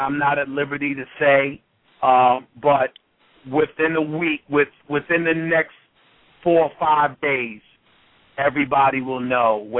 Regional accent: New York, United States; But I'm a New Yorker, and I never, ever go against my New Yorkers.

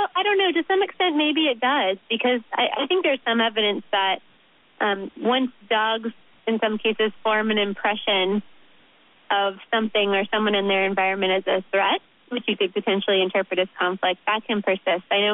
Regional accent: Florida, United States; moved away as an adult; now in Oregon, United States; Originally, I'm from Florida.

